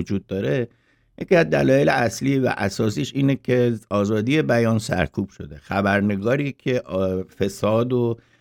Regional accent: Iran; به نظر من به عنوان یک ایرانی باید دنبال این باشم

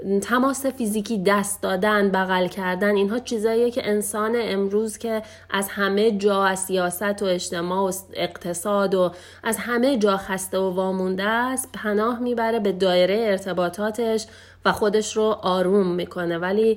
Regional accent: Iran; برای ما ایرانی ها به عنوان یه ایرانی اینو میگم

